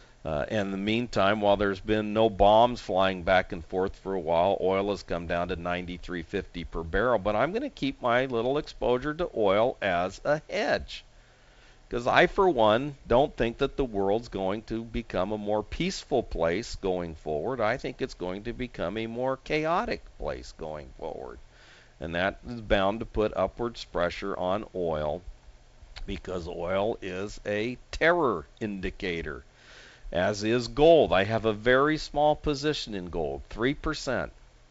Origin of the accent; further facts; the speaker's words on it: United States; And I'm an American.